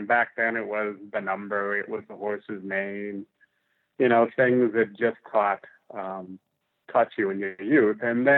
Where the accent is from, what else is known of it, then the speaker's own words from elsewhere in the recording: Midwest, United States; So I grew up in the Midwest, and I recall my grandfather visiting some Greyhound racetracks, and I went with him once or twice.